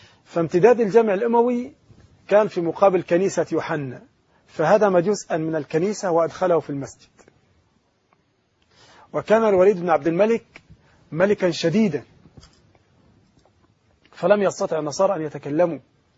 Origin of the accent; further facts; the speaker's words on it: Egypt; أو أي أحد من مشايخ العلماء الأجلاء المشهورون عندنا في مصر